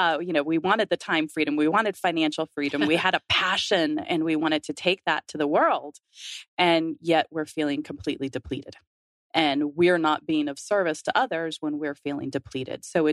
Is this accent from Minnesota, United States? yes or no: yes; Minnesota, United States; born there; also born or lived in Wisconsin / Illinois; I was born in Minnesota, lived in Wisconsin for a couple of years, and lived outside of Chicago for 10.